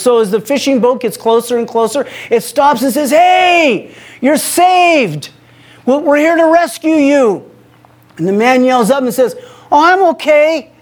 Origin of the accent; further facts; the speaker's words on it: Utah, United States; And this large family, as you can imagine, we're from Utah, so we know large families.